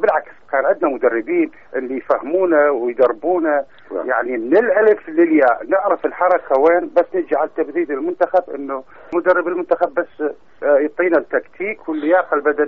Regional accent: Iraq; now in Canada

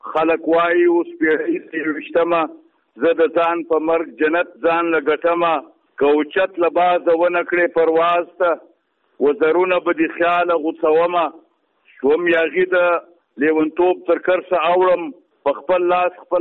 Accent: Chaman, Balochistan, Pakistan; now in Quetta, Pakistan; موږ چمن ته راکډه شوي یو. بیا د هغه وخت په چمن کې اوسېدلو تقریبا تر ډېره پورې اوسم. مطلب زما ټاټوبی چې دی چمن دی خو دا وخت یې په کوټه کې اوسې.

